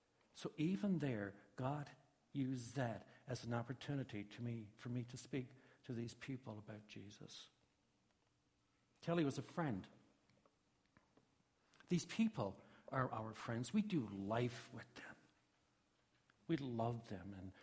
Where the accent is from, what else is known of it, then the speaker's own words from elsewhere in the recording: Newfoundland and Labrador, Canada; I grew up in Newfoundland. You guys know that.